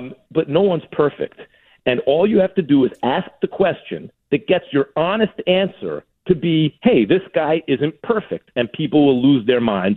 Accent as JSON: {"language": "English", "region": "New York", "country": "United States", "said": "Of course, I'm from New York."}